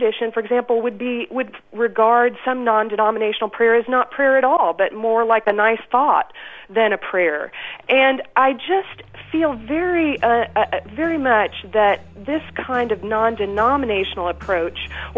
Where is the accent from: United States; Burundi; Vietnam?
United States; the South; I grew up in the South, and I lived there for many years and now teach there.